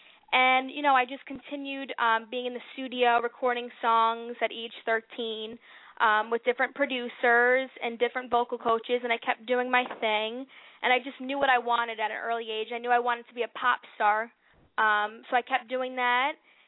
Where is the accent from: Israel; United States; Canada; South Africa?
United States; New York; Well, I'm from Westchester, New York.